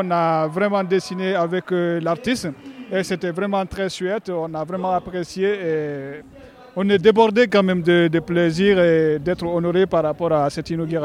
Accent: Guinea; Moi, je viens de la Guinée-Conakry. Ouais, je viens de la Guinée.

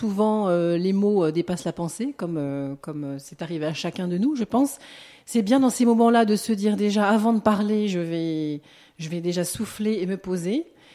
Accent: Manosque, Provence-Alpes-Côte d'Azur, France; moi je suis de Manosque, j'ai toujours vécu à Manosque. Je me suis expatriée un petit peu sur la région parisienne pour faire mes études

